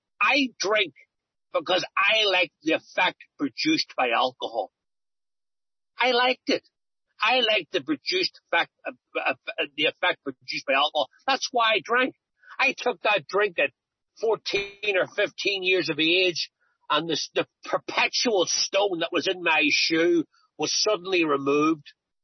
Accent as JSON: {"language": "English", "town": "Belfast", "region": "Northern Ireland", "country": "United Kingdom", "tie": "born or raised there", "said": "I'm from Belfast in Northern Ireland, and I grew up there during the Troubles."}